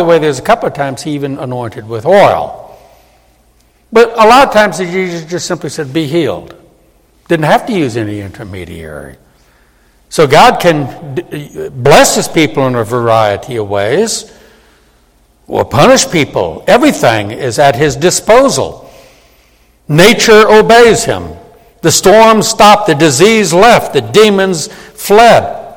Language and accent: English; New Orleans, Louisiana, United States; I grew up in New Orleans, close to the Mississippi River.